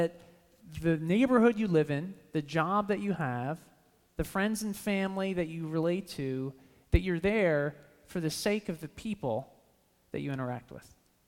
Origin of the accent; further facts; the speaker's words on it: King of Prussia, Pennsylvania, United States; I grew up in King of Prussia